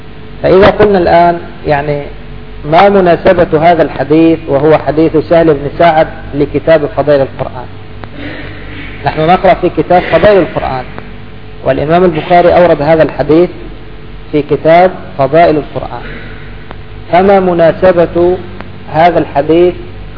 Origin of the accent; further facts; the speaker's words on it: Egypt; يذهب إلى هذا معهد القراءات عندنا في مصر